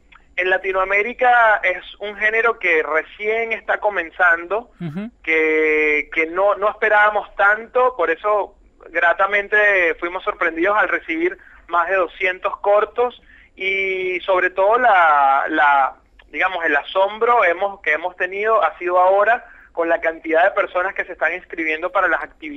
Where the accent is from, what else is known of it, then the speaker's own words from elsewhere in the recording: Venezuela; moved away as an adult; now in Argentina; Tengo acá ya 8 años viviendo acá en Argentina.